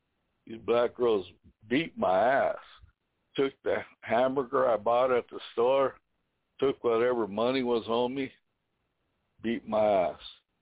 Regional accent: Rosebud, South Dakota, United States; But I'm a Lakota. I'm a native of this country, and I know the history of what they did to us. I was born right in Rosebud, the hospital there. We used to live right in the bottom.

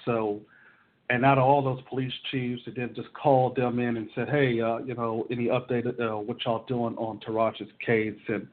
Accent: Oklahoma, United States; went on also to work in Oklahoma, my hometown, where Julius Jones is on death row

